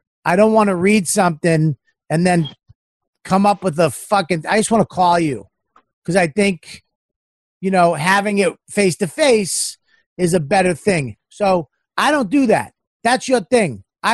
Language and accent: English; Boston, Massachusetts, United States; I'm from Boston. I love America.